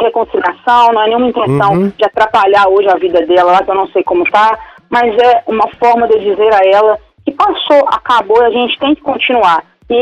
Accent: Belo Horizonte, Minas Gerais, Brazil; also born or lived in Porto Seguro; Hoje, eu com 40 anos, eu nasci em BH. Eu sou daqui. Eu não tenho nenhum amigo mais de quando eu morava em Porto Seguro.

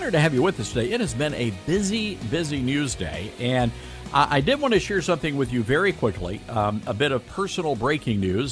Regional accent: Memphis, Tennessee, United States; as we do our entire show from my hometown of Memphis, Tennessee.

